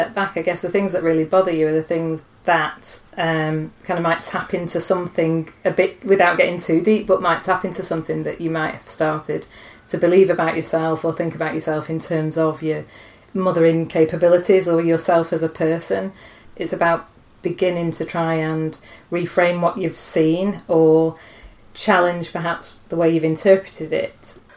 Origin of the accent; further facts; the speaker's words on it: Northern England, United Kingdom; To put a UK spin on it, and even a Northern spin on it, this idea of bringing your own brass band